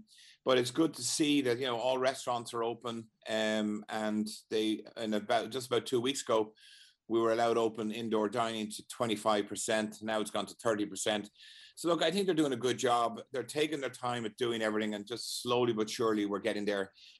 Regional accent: Wexford, Leinster, Ireland; Well, we grew up in Wexford, the whole family did

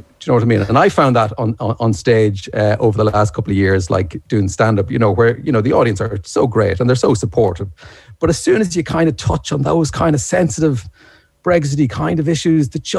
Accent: Ireland; now in United Kingdom; And as an Irish person in Britain, you know, your instinct is to fit in, and your instinct is to be, you know, is to keep your head down

